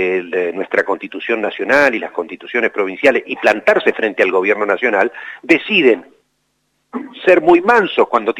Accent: Neuquén, Argentina; yo soy neuquino encima

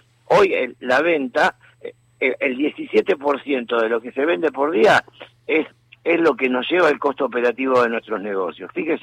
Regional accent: Argentina; Obviamente, somos argentinos

